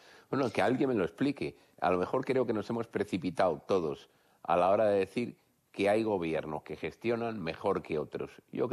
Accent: Asturias, Spain; yo hablando un poco de lo que conozco más de cerca, ¿no?, de mi tierra, de Asturias

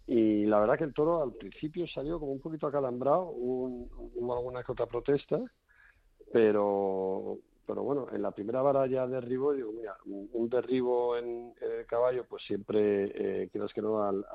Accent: Arcos de la Frontera, Andalusia, Spain; El sábado tengo otra corrida de toros en mi tierra, que tú sabes que no es fácil ser perfecta en la tierra de uno, en Arcos de la Frontera

